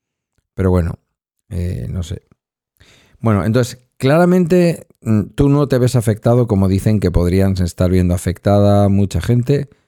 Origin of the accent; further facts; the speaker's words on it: Galdakao, Basque Country, Spain; hoy en Galdacao, en mi pueblo